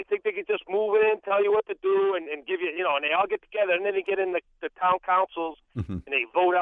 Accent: Massachusetts, United States; I grew up in the Berkshires. I'm from Springfield. I grew up in the Berkshires hunting and fishing up in the, like, Otis and stuff.

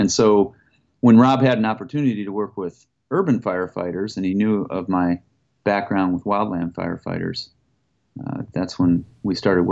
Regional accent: Ohio, United States; I was born in Ohio, grew up there

